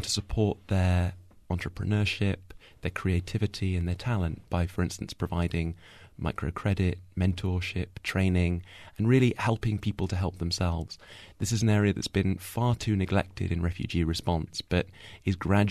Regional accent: United Kingdom; the things that I, as a British person, have in common with a Somali person

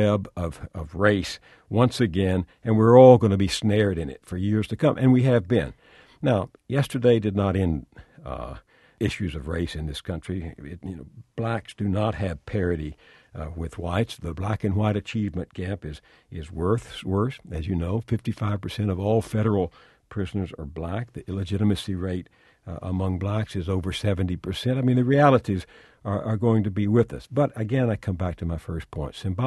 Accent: the South, United States; when I was a boy growing up in the South

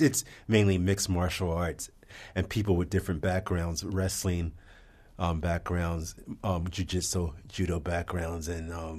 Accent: Wilmington, Delaware, United States; I'm from Wilmington, Delaware, and my mother was friends with Clifford Brown.

